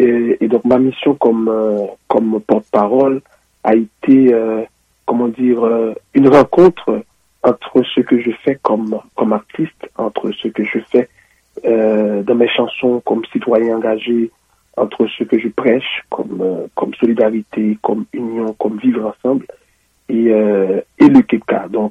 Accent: Haiti; en tant qu'haïtien, ou en tant que n'importe quel peuple qui vienne de notre pays pour arriver dans un autre pays

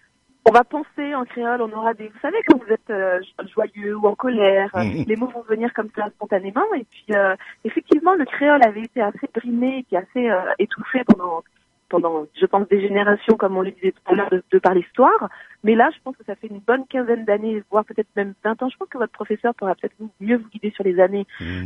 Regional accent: Paris, Île-de-France, France; born there; Alors, je suis née, moi, à Paris, mais oui. Mes parents sont tous les deux métis.

